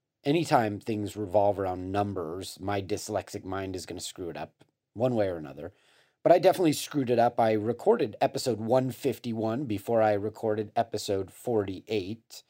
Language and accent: English; Los Angeles, California, United States; And when I grew up in Los Angeles and I would turn on the radio